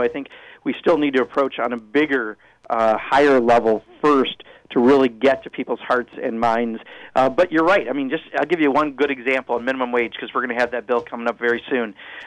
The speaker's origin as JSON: {"language": "English", "town": "Kenosha", "region": "Wisconsin", "country": "United States", "tie": "born or raised there", "said": "John, Kenosha's my hometown, so shout out to you."}